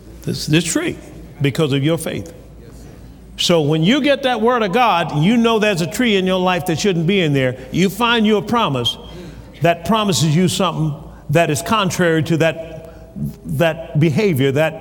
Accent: Tuskegee, Alabama, United States; Now, I was born and raised in Tuskegee, Alabama, and they had mulberry trees.

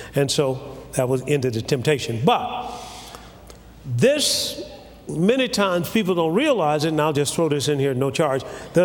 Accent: Tuskegee, Alabama, United States; And I was brought up in Tuskegee, Alabama, and they had the old air base

